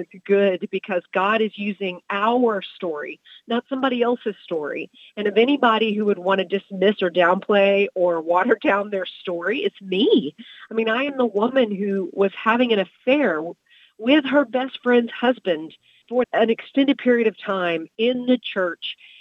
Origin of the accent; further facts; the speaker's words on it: Texas, United States; for me, growing up in the Bible Belt of the world, East Texas, it was really easy to be a Christian.